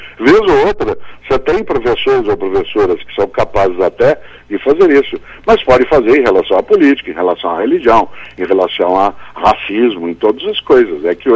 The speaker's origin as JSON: {"language": "Portuguese", "town": "Londrina", "region": "Paraná", "country": "Brazil", "said": "Londrina, sou pé. Foi colonizado por mineiros, por japoneses e por paulistas. Por isso lá o sotaque mistura, a comida mistura, a música mistura, é uma coisa muito boa."}